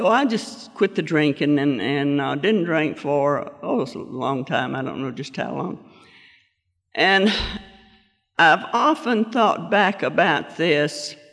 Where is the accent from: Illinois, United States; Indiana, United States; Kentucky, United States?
Kentucky, United States; I grew up in Kentucky, and I lived there the first 19 years of my life. I came from a good family.